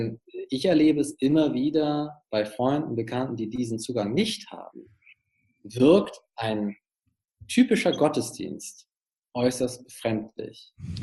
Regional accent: Hamburg, Germany; Also ich bin ja aus Hamburg

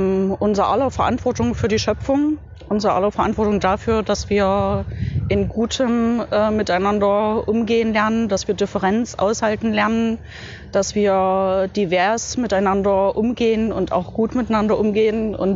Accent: Leipzig, Saxony, Germany; Ich bin hier in Leipzig, weil Leipzig meine Heimatstadt ist

